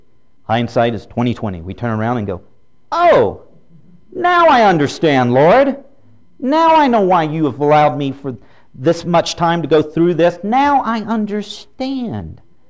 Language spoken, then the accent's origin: English; Houston, Texas, United States; I grew up now down in Houston, Galveston, that area.